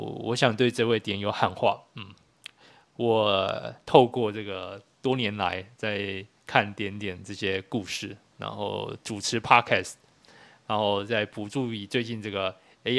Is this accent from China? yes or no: no; Taiwan; 从小在台湾长大生活的我，